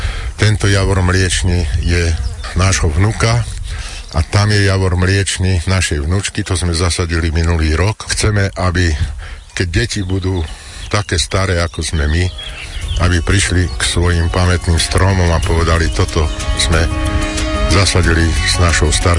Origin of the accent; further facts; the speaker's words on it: Liptovský Peter, Žilina Region, Slovakia; Toto je moja rodná obec, tu sú moje korene, tu prežívam s mojou ženou naše malé šťastie.